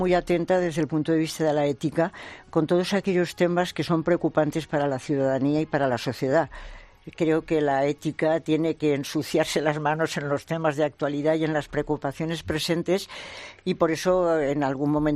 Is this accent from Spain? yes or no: yes; Valencian Community, Spain; Pues de momento bien, pero muy preocupada por mi tierra porque soy valenciana.